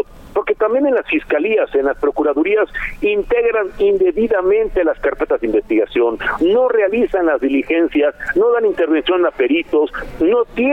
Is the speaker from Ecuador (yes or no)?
no; Mexico; te lo digo como mexicano